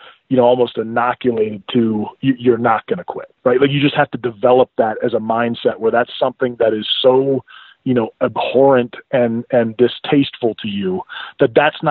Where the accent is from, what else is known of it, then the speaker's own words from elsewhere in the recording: California, United States; I grew up in Northern California.